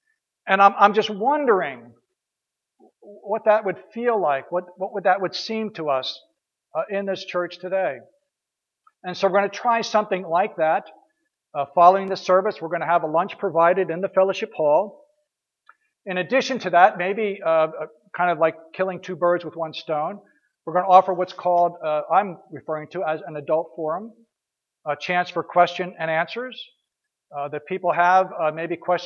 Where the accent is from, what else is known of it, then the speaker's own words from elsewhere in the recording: Florida, United States; Well, I came from Florida too.